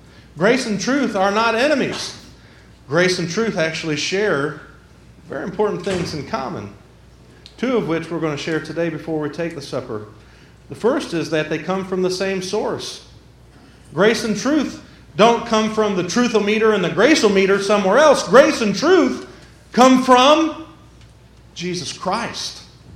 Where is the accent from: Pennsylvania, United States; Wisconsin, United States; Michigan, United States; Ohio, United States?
Michigan, United States; Detroit; I come from Detroit. It used to be called the Motor City. Now it's just called Bankrupt City.